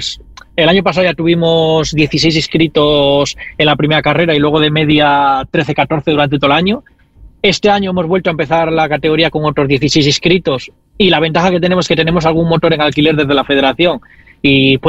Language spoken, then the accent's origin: Spanish; Torrelavega, Cantabria, Spain; Sí, yo soy de Torrelavega